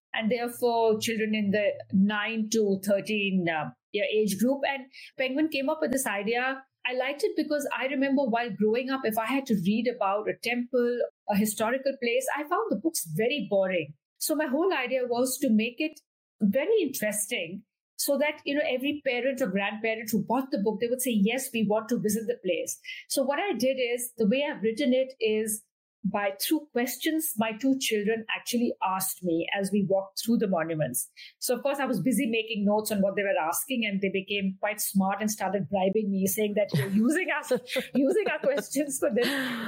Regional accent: Delhi, India; I grew up in Delhi.

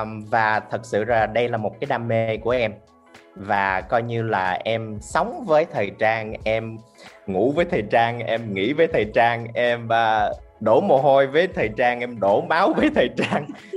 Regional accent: Olympia, Washington, United States; now in Orange County, United States; Em lớn lên ở Olympia, Washington. And tới học xong high school là em đi học fashion đại học ở California, ở Los Angeles. Và bây giờ là em đang sống ở Orange County.

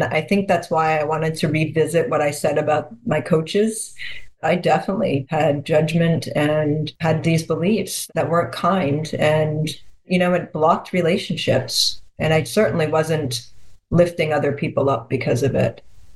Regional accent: New Hampshire, United States; I grew up in New Hampshire, and I would lay in the woods under these pine trees

